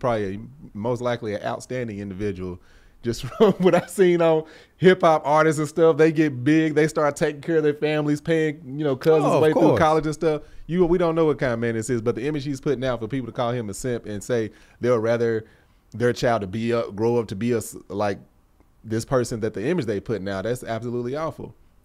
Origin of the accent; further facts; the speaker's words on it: the South, United States; because we come from the South where you heard Goose's accent, mine's like, yeah, y'all, you know